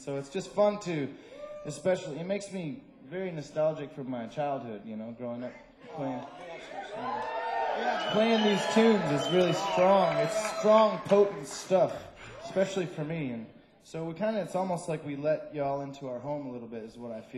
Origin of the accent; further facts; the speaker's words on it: Ionia, Michigan, United States; I grew up in Ionia, and over in Muir